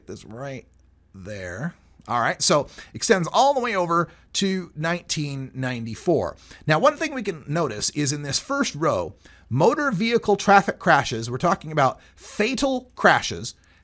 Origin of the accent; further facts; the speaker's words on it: Idaho, United States; Idaho, my home state, has 75 on rural and urban interstates